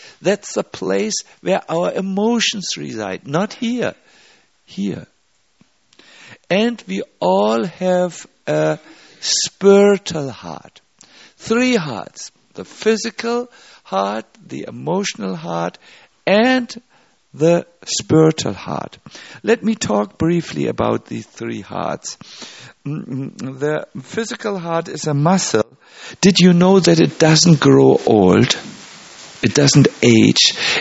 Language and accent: English; Germany; English is a second language; I'm from Germany. Germans are the best football players.